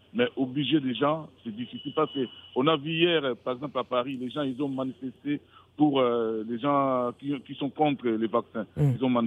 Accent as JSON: {"language": "French", "region": "Kinshasa", "country": "DR Congo", "said": "chez nous, au Congo, Kinshasa, parce que la France a mis la RDC sur..."}